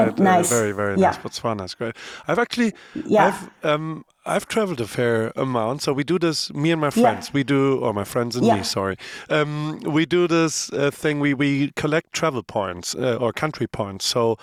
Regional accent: Heidelberg, Baden-Württemberg, Germany; And I grew up in Germany, in Heidelberg, southern part of Germany.

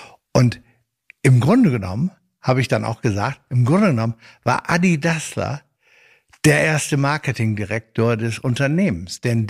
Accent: Northern Germany, Germany; Erstmal als Norddeutscher, dann einer aus internationalem Milieu kommend.

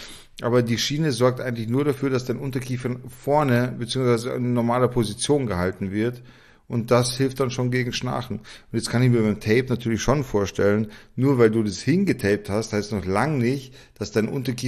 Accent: Munich, Bavaria, Germany; Als Münchner kenne ich das natürlich.

